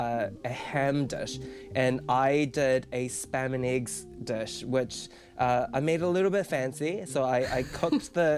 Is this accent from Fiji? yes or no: yes; Fiji; born there; so because I was born in Fiji, so PI, Pacific Island, really readily available, very popular.